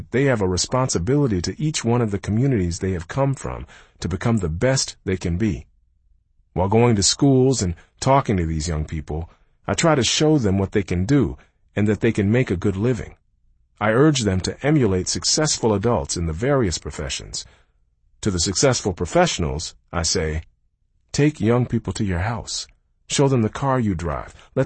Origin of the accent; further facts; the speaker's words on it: Detroit, Michigan, United States; I knew from my own experiences growing up in Detroit that scores didn't always reflect how smart people are.